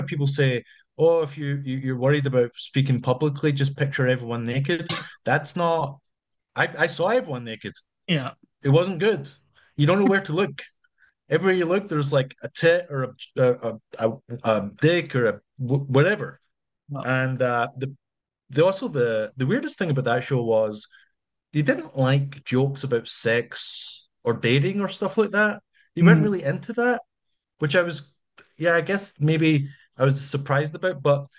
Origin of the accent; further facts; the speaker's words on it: Scotland, United Kingdom; Scottish, we're just Scottish people are, or you people in the UK generally